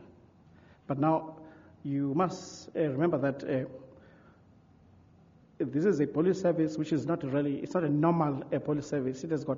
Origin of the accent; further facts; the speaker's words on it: South Africa; make me feel very proud about being South African